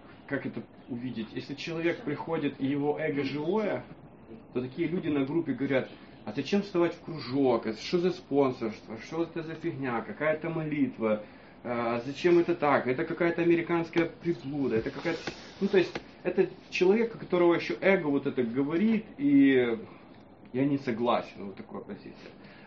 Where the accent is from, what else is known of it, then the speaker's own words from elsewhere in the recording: Ukraine; я с Украины, где еще камень в огород, да, как бы.